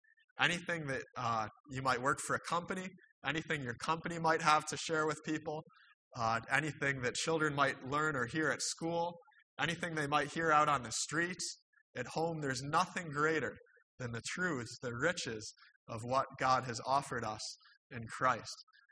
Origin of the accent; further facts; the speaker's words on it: Albany, New York, United States; I'm from the Albany area near Albany, New York.